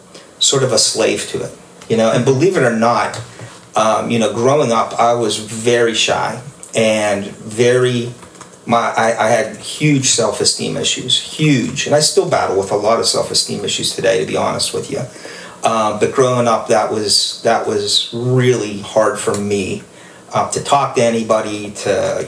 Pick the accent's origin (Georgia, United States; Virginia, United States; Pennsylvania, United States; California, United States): Pennsylvania, United States; Plum; Yeah, so growing up, you know, I grew up here in Plum Borough.